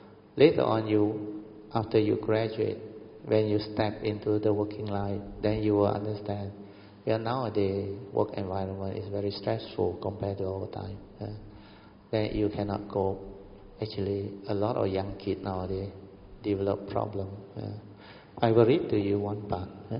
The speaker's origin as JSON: {"language": "English", "region": "Kedah", "country": "Malaysia", "tie": "born or raised there", "second_language": "English", "said": "So my problem was, when I was sent to an English school, where my hometown was a very, very rural and nobody speak English on there, all dialect on, then during the 60s. So I went to the English school, the best school in Kedah."}